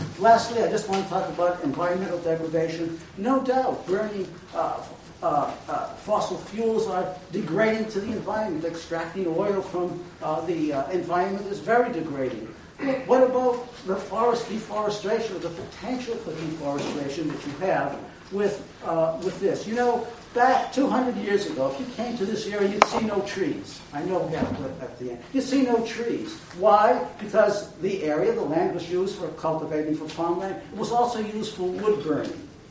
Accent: Heath, Massachusetts, United States; I'm from Heath, Massachusetts, one of the old towns in the area here.

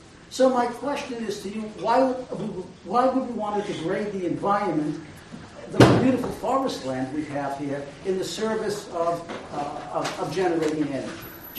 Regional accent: Heath, Massachusetts, United States; I'm from Heath, Massachusetts, one of the old towns in the area here.

